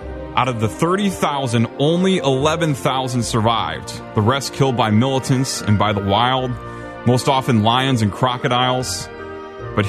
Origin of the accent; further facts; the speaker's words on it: United States; I'm an American who's always wanted to witness the creation of new Americans.